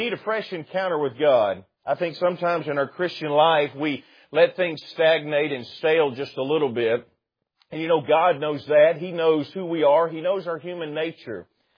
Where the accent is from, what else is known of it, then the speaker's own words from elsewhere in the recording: Alabama, United States; I was raised in Alabama, and so we were visiting with them for a little while